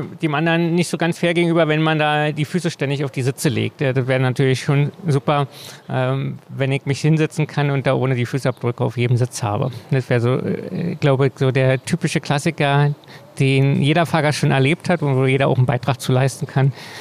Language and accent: German; Berlin, Germany; Ich bin hier groß geworden in dem Kiez hier an der Frankfurter Allee.